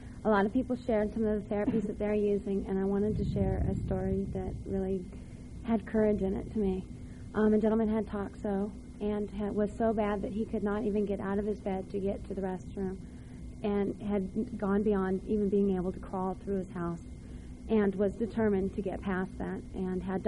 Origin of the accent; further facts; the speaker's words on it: California, United States; I'm from the San Francisco Bay Area